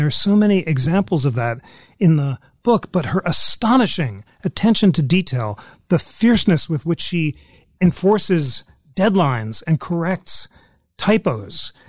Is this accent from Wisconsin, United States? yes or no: no; New York City, New York, United States; I grew up in New York City